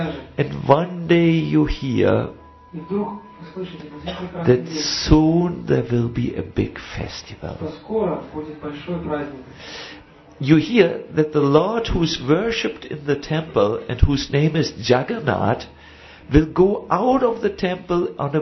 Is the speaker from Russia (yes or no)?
yes; Russia; no, I'm from Russia. We also have something like an ocean called the Black Sea.